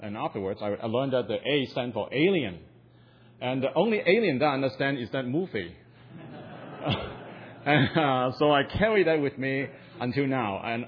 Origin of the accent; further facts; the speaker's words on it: Hong Kong; moved away as an adult; also born or lived in Texas, United States; now in United States; I came here from Hong Kong in 1987. I came here primarily for college education. So I was in Texas for 12 years.